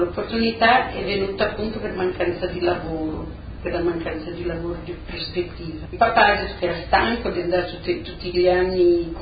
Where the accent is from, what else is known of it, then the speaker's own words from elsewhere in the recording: Socchieve, Friuli-Venezia Giulia, Italy; Siamo di Socchieve, provincia di Udine, 14 km più o meno da Tolmezzo, che è un centro più conosciuto. Dunque, abitavamo in questo paese